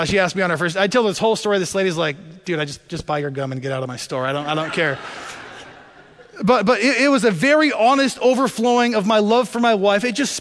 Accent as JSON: {"language": "English", "region": "Montana", "country": "United States", "tie": "born or raised there", "said": "I grew up hunting in Montana, and we stalk hunted."}